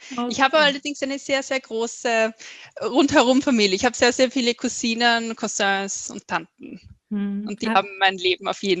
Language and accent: German; southern Austria, Austria; Ich bin in Österreich, im Süden von Österreich aufgewachsen. Ich würde mal sagen Land. Es war eine kleine Stadt. Sehr ruhig. Mit viel Natur rundherum, mit Wäldern rundherum.